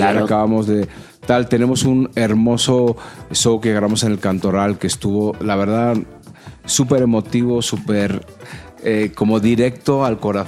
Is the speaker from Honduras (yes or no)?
no; Madrid, Community of Madrid, Spain; Vamos ahí a mi tierra.